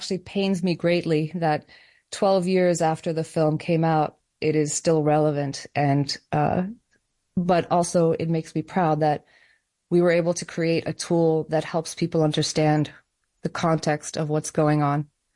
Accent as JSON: {"language": "English", "country": "South Africa", "said": "I am South African and my partner is Israeli."}